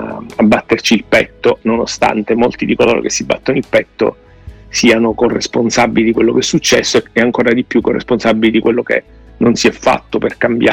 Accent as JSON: {"language": "Italian", "town": "Palermo", "region": "Sicily", "country": "Italy", "said": "io sono palermitano di origine"}